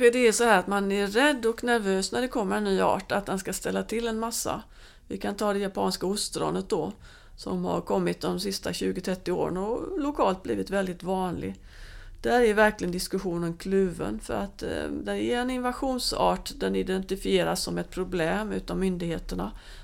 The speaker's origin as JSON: {"language": "Swedish", "region": "Västra Götaland County", "country": "Sweden", "said": "Jag är ju bohuslänning."}